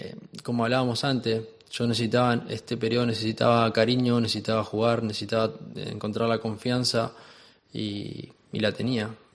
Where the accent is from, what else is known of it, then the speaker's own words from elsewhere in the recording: Uruguay; yo recuerdo cuando era chico, iba al clásico en Uruguay y estábamos todos mezclados y no había problema.